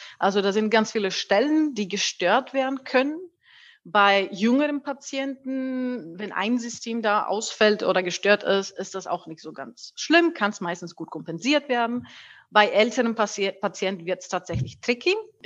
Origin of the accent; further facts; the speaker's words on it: Greece; German is a second language; moved away as an adult; now in Germany; also ich komme ursprünglich aus Griechenland, könnt ihr vielleicht vom Akzent merken. Bin aber schon seit 8 Jahren in Deutschland